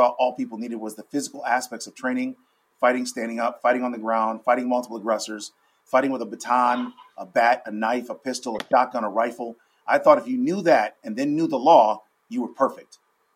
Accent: Ann Arbor, Michigan, United States; I grew up in Ann Arbor, Michigan, which is where the University of Michigan is. And it's a college town, a very progressive town.

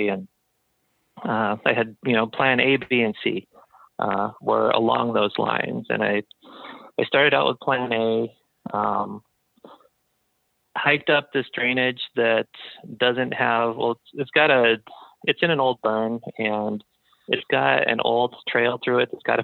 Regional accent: Midwest, United States; also born or lived in Alaska; I grew up hunting whitetail in the Midwest

